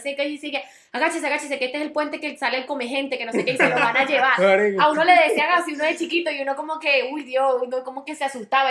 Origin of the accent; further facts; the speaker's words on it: Barinas, Venezuela; also born or lived in San Cristóbal; yo no vivía en San Cristóbal, vivía, o sea, yo nací en San Cristóbal, vivía hasta los 8 o 7 años y de ahí nos mudamos a Barinas.